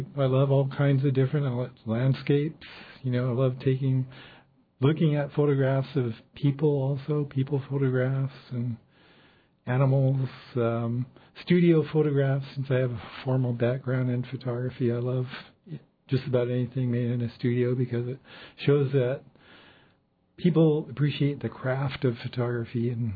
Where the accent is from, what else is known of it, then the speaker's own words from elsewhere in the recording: United States; since I'm also an American boy, just like so many others, I can tell that part of the story too.